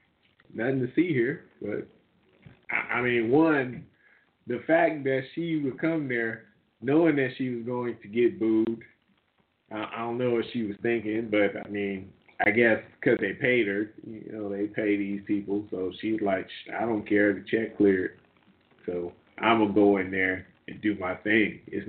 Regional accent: New Orleans, Louisiana, United States; the Jefferson Davis Monument have been removed in my hometown, New Orleans.

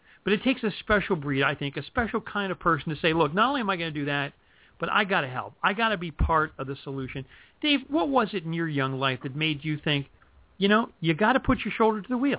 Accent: Pittsburgh, Pennsylvania, United States; moved away; I grew up in Pittsburgh, and there was enough commonality of interest from the Union days

